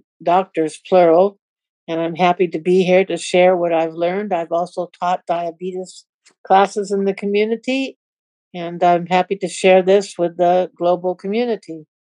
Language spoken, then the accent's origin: English; Redmond, Washington, United States; I'm from Redmond, Washington, in the United States.